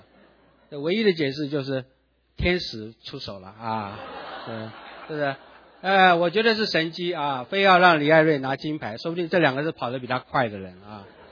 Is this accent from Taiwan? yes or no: yes; Taiwan; 因为我们来自台湾，对台湾的教会历史啊比较有点认识吧。